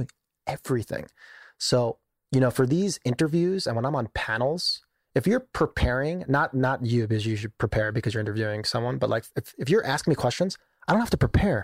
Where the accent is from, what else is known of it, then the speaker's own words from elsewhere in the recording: New York, United States; Come to New York. And I'm from New York.